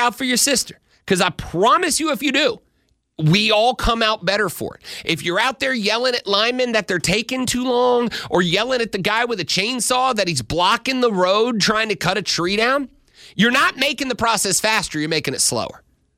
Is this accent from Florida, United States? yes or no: yes; Florida, United States; I grew up on the Florida Panhandle.